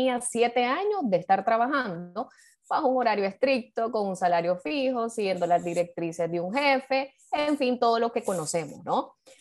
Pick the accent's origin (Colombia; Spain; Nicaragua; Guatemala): Nicaragua; soy nicaragüense, vivo en Managua, soy economista de profesión, tengo 31 años